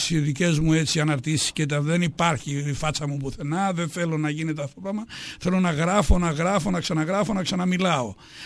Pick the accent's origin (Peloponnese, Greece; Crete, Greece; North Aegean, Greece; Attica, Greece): Attica, Greece; Athens; Εγώ ήμουν από την Αθήνα